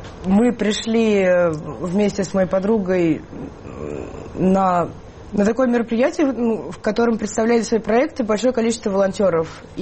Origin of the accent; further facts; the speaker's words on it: Russia; то есть коллектив белорусский, я из России, музыкант из Украины